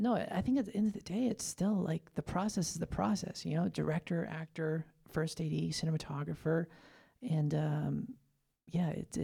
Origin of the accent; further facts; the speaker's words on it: Gallup, New Mexico, United States; I am Navajo and Scottish, and I'm from Gallup, New Mexico, about 2.5 hours, 3 hours from here, born and raised.